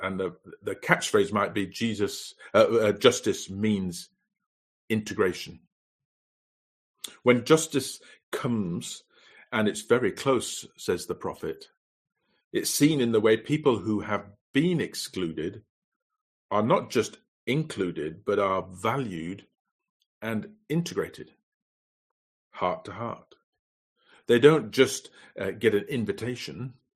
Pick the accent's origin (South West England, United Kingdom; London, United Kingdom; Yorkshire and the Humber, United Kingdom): Yorkshire and the Humber, United Kingdom; So, you know, I'm from Yorkshire and everybody else isn't.